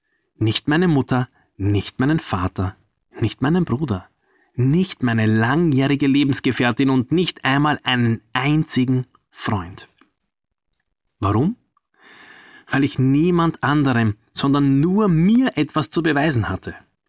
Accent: Vienna, Austria; Mehr Prestige für einen Club gab es damals in meinem Heimatort Wien nicht.

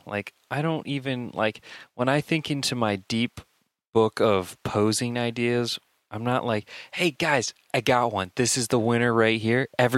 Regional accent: Indiana, United States; I'm from Indiana, Steve.

